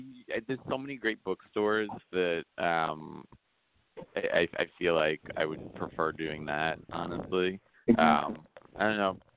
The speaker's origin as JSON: {"language": "English", "region": "New York", "country": "United States", "said": "It's true. I mean, I'm from New York, you know, but it really helps to live there in a lot of ways."}